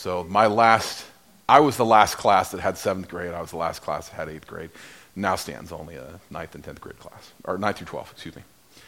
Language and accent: English; Saudi Arabia; my father took a job with an oil company in Saudi Arabia. And for the next roughly 10 years, we lived in the desert in Saudi Arabia. My dad was a high voltage electrician, and I grew up in Saudi Arabia.